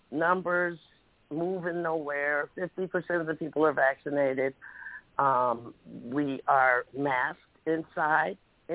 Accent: Cincinnati, Ohio, United States; I didn't want that to rub off on me. I'm from Cincinnati, you know.

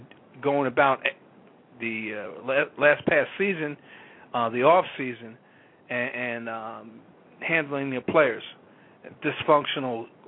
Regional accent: New Jersey, United States; I'm the brother from Jersey.

